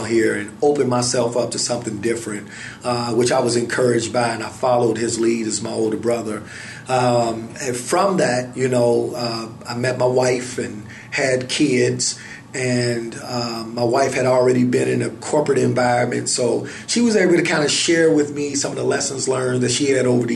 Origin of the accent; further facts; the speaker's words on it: Chicago, Illinois, United States; Well, I mean, I'm from the city of Chicago. Go Bears, go Bulls, go Sox, and Blackhawks. So, I come up in a primarily dominant African-American, Hispanic community.